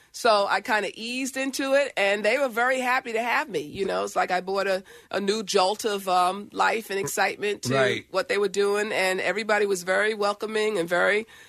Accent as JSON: {"language": "English", "region": "East Coast", "country": "United States", "tie": "born or raised there", "said": "I don't know how that happened, that I grew up on the East Coast and never got to Philly."}